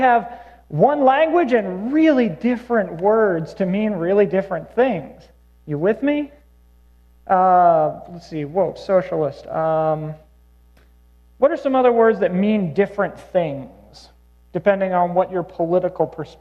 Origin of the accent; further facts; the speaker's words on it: Pennsylvania, United States; I'm not from the Midwest originally. I'm from southwestern Pennsylvania, but I mostly fit in.